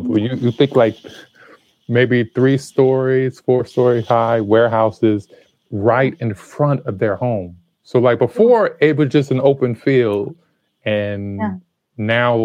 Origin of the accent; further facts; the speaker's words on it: Los Angeles, California, United States; So I was raised, I was born in Los Angeles and spent early years there, and have a number of family who still lives there.